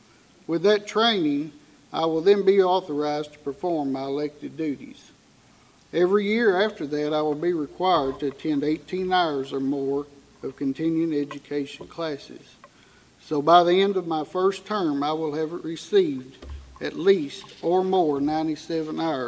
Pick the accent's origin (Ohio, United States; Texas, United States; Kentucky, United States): Kentucky, United States; born there; I was born right here in Caldwell County at the Caldwell County War Memorial Hospital.